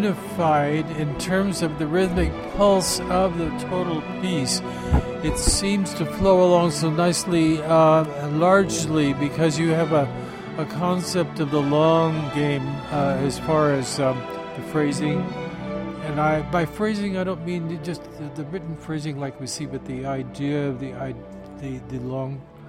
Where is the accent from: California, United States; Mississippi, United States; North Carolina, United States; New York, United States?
California, United States; Los Gatos; I'm from Los Gatos, California.